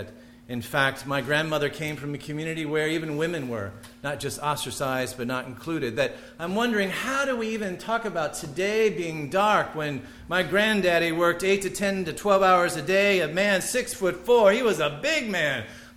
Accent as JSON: {"language": "English", "region": "Illinois", "country": "United States", "said": "I come from Southern Illinois in the coal fields that was devastated."}